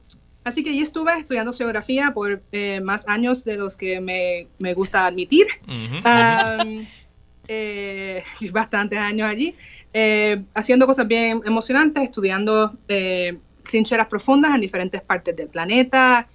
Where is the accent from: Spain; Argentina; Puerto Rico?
Puerto Rico; Villalba; yo nací y crecí en el pueblito de Villalba, allá en la montaña. Allí estudié la escuela primaria y la intermedia. Y para el high school me fui a Croem.